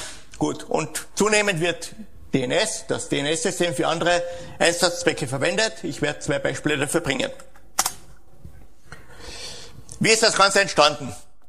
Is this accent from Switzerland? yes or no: no; Austria; ich komme aus Österreich, ich hoffe, ich bin einigermaßen verständlich, trotz eines möglichen Dialekts